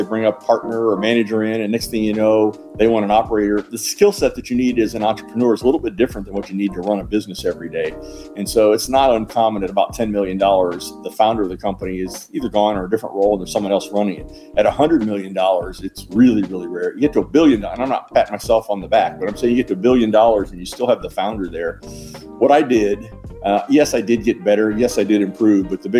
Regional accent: Ohio, United States; You know, I grew up in Southern Ohio. My dad was a chemical engineer. My mom happened to be from Fort Wayne. They got married when he went to a college here in Indiana, and he got his job in Southern Ohio as a chemical engineer.

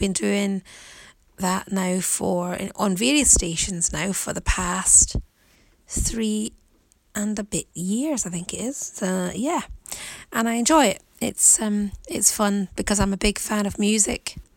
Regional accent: Glasgow, Scotland, United Kingdom; I come from the UK. I was born and bred in Glasgow in Scotland.

